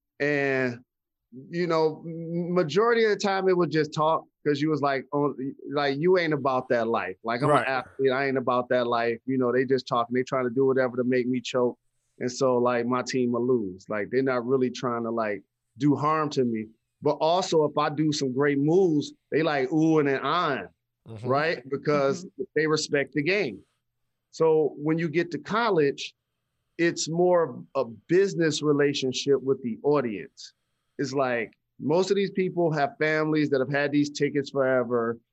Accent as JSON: {"language": "English", "town": "Detroit", "region": "Michigan", "country": "United States", "tie": "born or raised there", "said": "Like, I grew up playing basketball in Detroit public schools."}